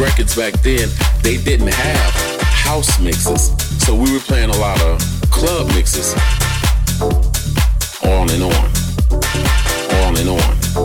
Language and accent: English; Chicago, Illinois, United States; I'm from Chicago. I gotta play house music.